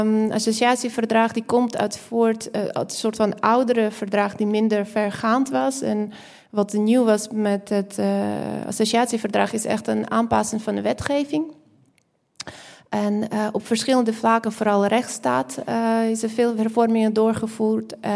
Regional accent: Lviv Oblast, Ukraine; Dutch is a second language; also born or lived in Kyiv; Ik kom uit West-Oekraïne, een kleine staat in de buurt van Lviv. 6 jaar gewoond in Kiev voor mijn studie.

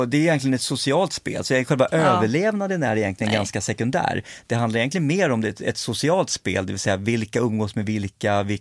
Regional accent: Stockholm, Stockholm County, Sweden; Jag var från Stockholm och hade ingen aning om hur man befinner sig ute i skogen

